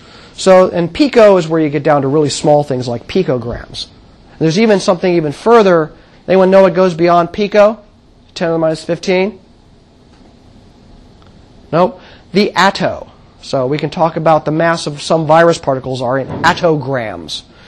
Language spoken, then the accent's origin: English; United States; I'm going to slip into English because I'm an American